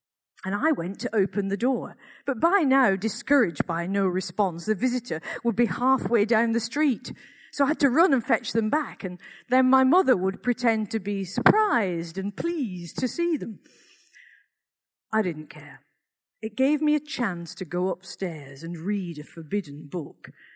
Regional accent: Accrington, North West England, United Kingdom; how it was growing up in Accrington in the 1960s and 70s in a world that was frankly bonkers.

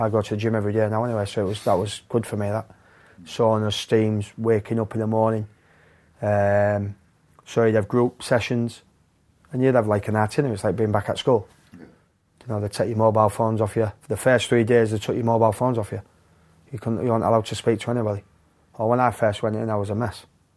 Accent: Yorkshire and the Humber, United Kingdom; because I'm a Yorkshireman.

